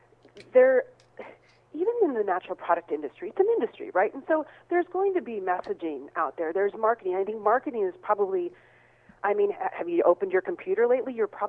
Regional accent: Midwest, United States; I mean, I have to tell you, I grew up in the Midwest, and I didn't know any better.

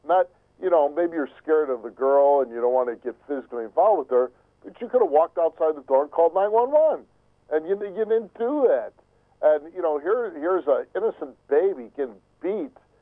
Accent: Chicago, Illinois, United States; I grew up in Chicago in the 1960s, and it was, you know, obviously a very rough time.

